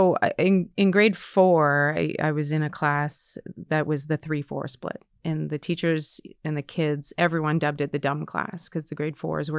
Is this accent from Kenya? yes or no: no; Ontario, Canada; I came from Northern Ontario.